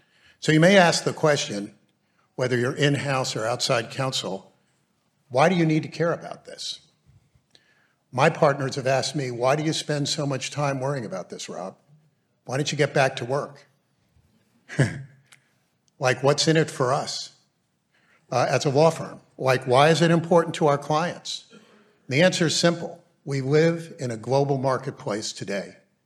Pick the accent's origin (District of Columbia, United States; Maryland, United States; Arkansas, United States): District of Columbia, United States; Washington; So, as I like to say, I'm from Washington, D.C., and I'm here to help you.